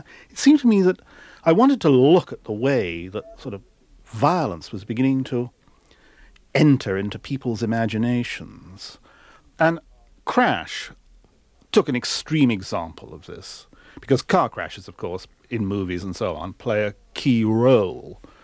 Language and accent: English; England, United Kingdom